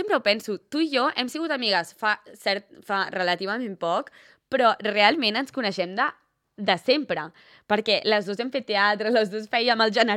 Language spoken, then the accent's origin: Catalan; Sant Feliu, Catalonia, Spain; Nosaltres, que som de Sant Feliu, és com que sempre ens trobem a la gent de tota la vida